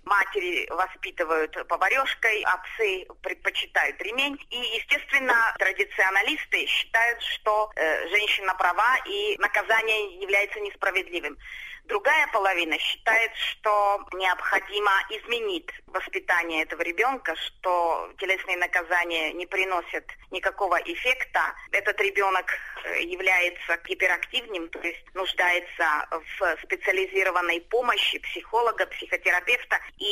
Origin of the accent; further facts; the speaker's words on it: Kazakhstan; also born or lived in Moscow; now in Czechia; прежде чем переехала в Чехию, жила какое-то время в Москве, училась там, но сама происхожу из Казахстана.